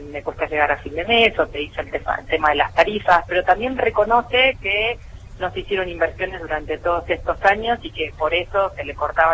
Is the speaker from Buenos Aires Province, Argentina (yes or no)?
yes; Bolívar, Buenos Aires Province, Argentina; born there; Yo soy bonaerense, nací en Bolívar